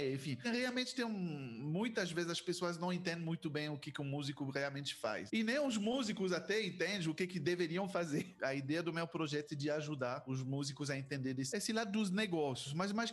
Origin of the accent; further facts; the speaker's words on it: France; accent: French; Portuguese is a second language; eu sou francês, então esse sotaque é da França.